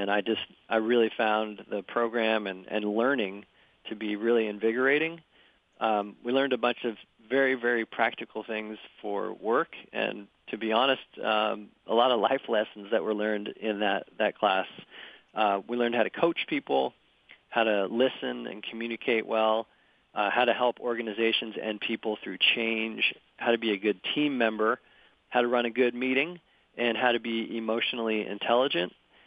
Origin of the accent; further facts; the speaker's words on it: New Jersey, United States; also born or lived in New York; Well, I'm actually an East Coaster. I was born in New York and raised in New Jersey, and then I went to college in Vermont.